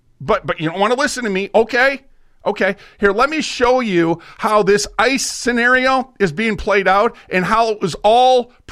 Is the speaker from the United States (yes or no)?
yes; Minnesota, United States; But what was crazy about it is I'm from Minnesota.